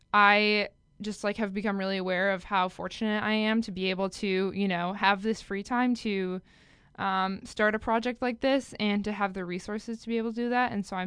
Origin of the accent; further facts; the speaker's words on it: Minnesota, United States; I'm a senior at Vanderbilt. I'm studying political science, economics, and Spanish. I'm from Minnesota.